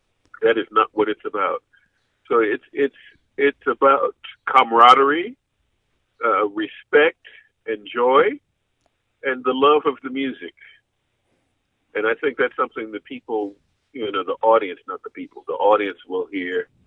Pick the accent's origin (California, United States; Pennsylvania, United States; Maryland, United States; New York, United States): California, United States; Oakland; And I'm from Oakland. Let me throw this in. Go Warriors.